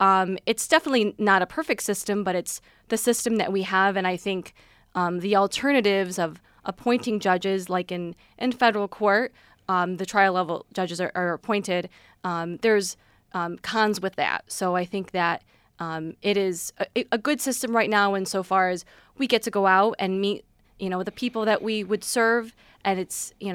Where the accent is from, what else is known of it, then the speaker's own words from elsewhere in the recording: Greece, New York, United States; also born or lived in South Korea; So I grew up here. I grew up in the town of Greece in a big Italian-American family.